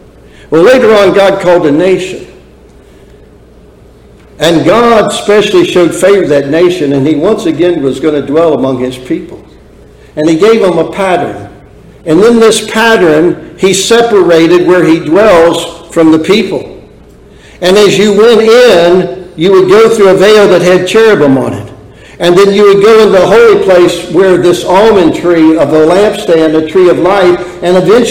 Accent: United States; I can exert that I am a descendant of one who has, and that I am an American. This is my history, you see.

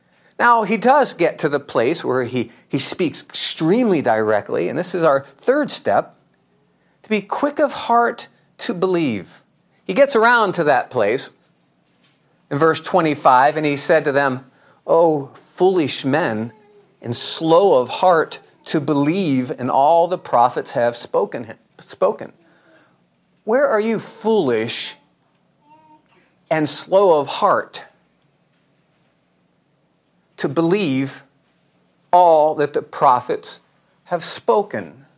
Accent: Irondale, Ohio, United States; People used to ask me, and they'll still ask me, where did you grow up? And I used to say, Irondale, Ohio.

